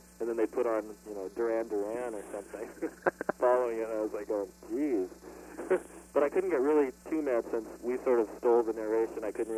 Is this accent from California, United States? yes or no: yes; California, United States; we're from California, and we have friends in New York and everything, and we had just sort of moved up here